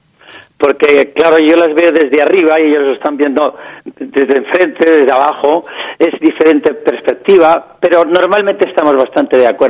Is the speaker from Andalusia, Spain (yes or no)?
yes; Andalusia, Spain; Eso hirviendo, porque soy andaluz. Y entonces, a los andaluces nos gusta cosa extraña porque hace mucho calor en Andalucía.